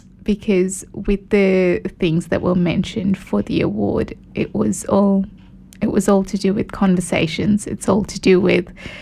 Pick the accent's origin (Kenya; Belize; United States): Kenya; born or raised there